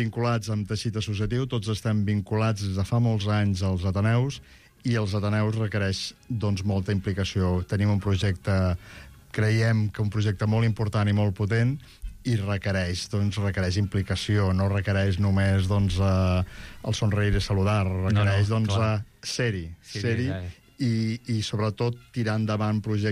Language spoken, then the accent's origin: Catalan; Catalonia, Spain; Tinc un passat folklòric i just aquest cap de setmana doncs, les hem celebrat en el meu poble a Sant Manat.